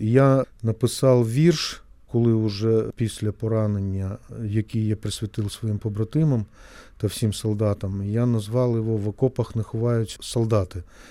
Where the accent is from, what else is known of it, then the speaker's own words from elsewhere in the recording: Zaporizhzhia, Zaporizhzhia Oblast, Ukraine; Я з Запоріжжя, я спілкувався українською.